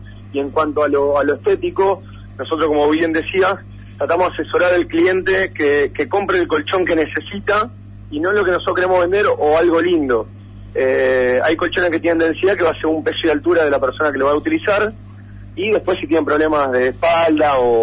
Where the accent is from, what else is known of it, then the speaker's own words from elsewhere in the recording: Santa Fe, Argentina; somos gente de Santa Fe, apostando en Santa Fe